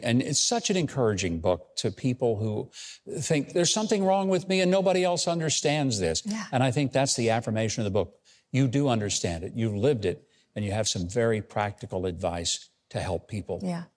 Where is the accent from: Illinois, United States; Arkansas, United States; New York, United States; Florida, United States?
Arkansas, United States; We are both from Arkansas.